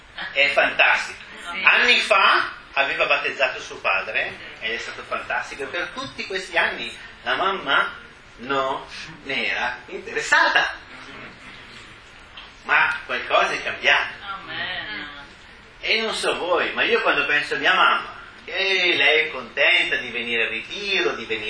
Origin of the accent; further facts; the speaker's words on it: Bergamo, Lombardy, Italy; now in Milan, Italy; che voi siate effettivamente stranieri a Milano, come me che sono bergamasco